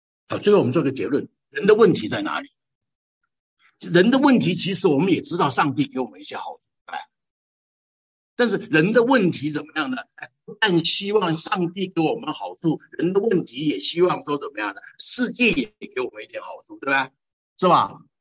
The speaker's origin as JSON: {"language": "Chinese", "country": "China", "said": "哎，你说那，我们中国人不这样的，我们中国人不是这样的"}